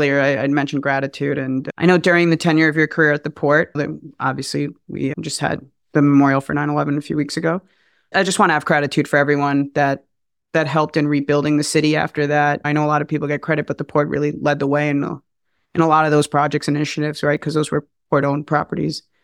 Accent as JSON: {"language": "English", "region": "New York", "country": "United States", "said": "Like, I'm a New Yorker, you're a New Yorker."}